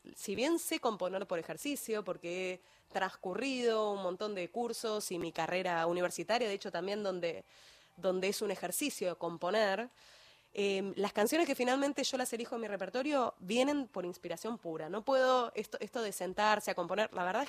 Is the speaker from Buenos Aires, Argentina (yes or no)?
yes; Buenos Aires, Argentina; Soy de Buenos Aires.